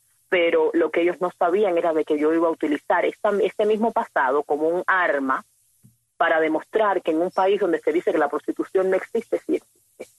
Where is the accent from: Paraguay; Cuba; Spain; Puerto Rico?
Cuba; moved away; Cuando yo salí de Cuba, en el 2009, al momento que yo estuve en libertad